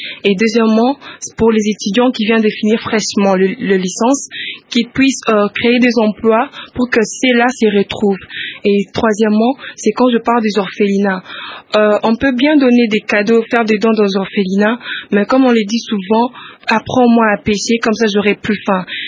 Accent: DR Congo; je suis ambassadrice de la RDC.

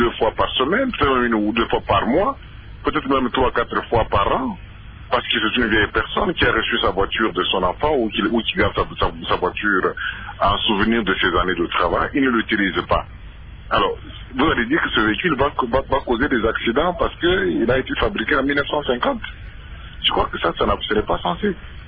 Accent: DR Congo; ici chez nous au Congo

